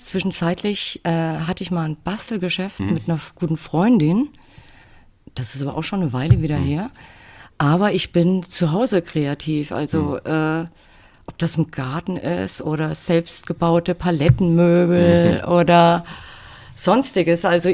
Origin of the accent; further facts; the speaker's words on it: Großenlüder, Hesse, Germany; also born or lived in Fulda; Also ich bin in Fulda geboren und in Großenlüdermüß aufgewachsen … Mein Leben fand halt derzeit auch oder fand immer in und um Fulda